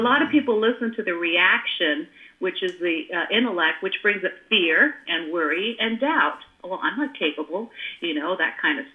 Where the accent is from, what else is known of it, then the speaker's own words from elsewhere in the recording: California, United States; And, you know, I'm a girl from Silicon Valley, raised there since I was 5 years old, and it was a place of ideas.